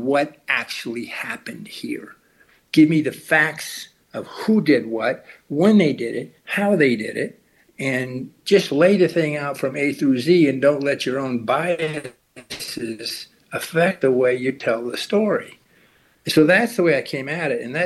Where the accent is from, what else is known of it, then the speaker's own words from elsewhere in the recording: Nebraska, United States; First of all, let me say I'm from Nebraska, mm-hmm. as you mentioned earlier, and I lived in Lincoln, and my brother went to school with Charlie